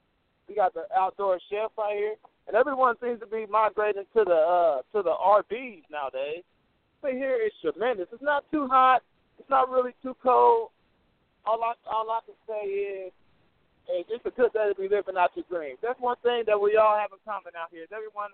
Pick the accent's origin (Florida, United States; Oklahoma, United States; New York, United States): Oklahoma, United States; Muskogee; moved away as an adult; now in Lubbock, United States; And, yeah, I'm originally from Muskogee, Oklahoma. And I came here, Coach Lee gave me a scholarship in 2005, and I've really been here ever since.